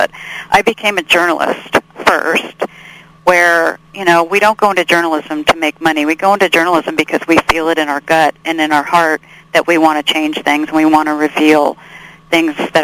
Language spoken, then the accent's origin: English; La Jolla, California, United States; I grew up in La Jolla, California